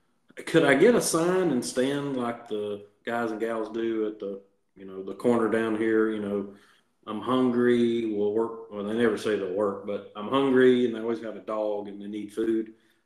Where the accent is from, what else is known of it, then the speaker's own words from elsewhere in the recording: Cowpens, South Carolina, United States; my hometown of Cowpen, South Carolina.